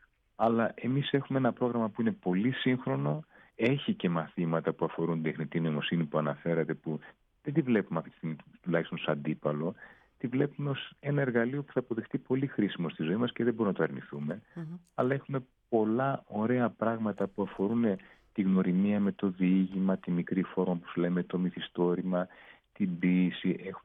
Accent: Thessaloniki, Central Macedonia, Greece; also born or lived in Ioannina; εγώ είμαι Θεσσαλονικιός, αλλά έζησα και έκανα όλα τις σπουδές μου, τα μεταπτυχιακά μου και τα λοιπά, τα δακτορικά μου στα Γιάννα.

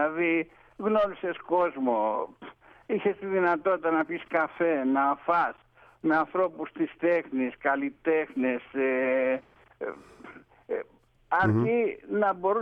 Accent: Ermoupoli, South Aegean, Greece; γεννήθηκα και μεγάλωσα στην Ερμούπολη, στη Σύρο.

